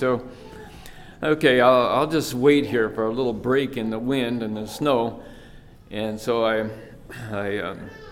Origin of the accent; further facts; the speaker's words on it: Minnesota, United States; I mean, I am from Minnesota. Snow is no big deal to me.